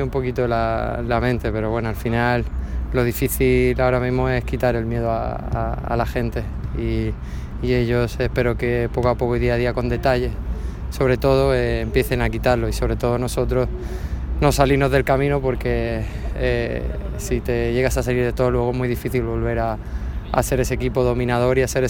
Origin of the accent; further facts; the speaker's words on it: Region of Murcia, Spain; soy murciano y murcianista